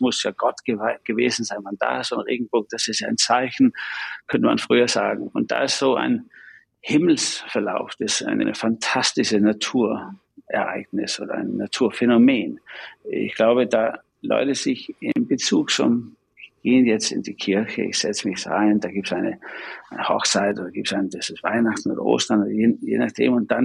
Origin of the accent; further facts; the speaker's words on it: Denmark; ich bin in Dänemark aufgewachsen, bei isländischen Eltern. Meine Familie war zum Teil sehr religiös oder mittelreligiös und einige waren nicht besonders religiös.